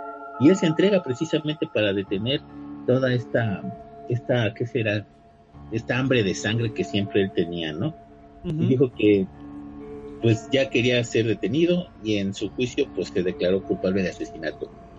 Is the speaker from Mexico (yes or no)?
yes; Mexico; nosotros como mexicanos